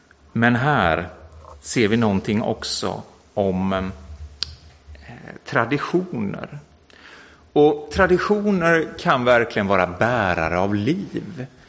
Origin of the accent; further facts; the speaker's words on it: Mullsjö, Jönköping County, Sweden; Jag är uppvuxen i Pingstkyrkan i Mullsjö